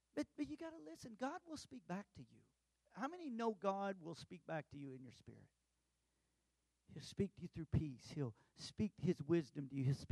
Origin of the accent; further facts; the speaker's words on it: Tulsa, Oklahoma, United States; growing up in Tulsa, we knew about it